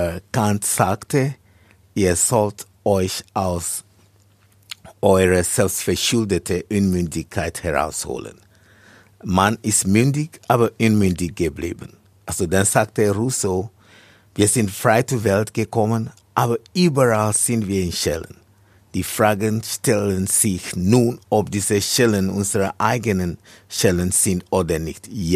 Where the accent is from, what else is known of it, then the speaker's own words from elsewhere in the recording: Ghana; ich komme aus Ghana.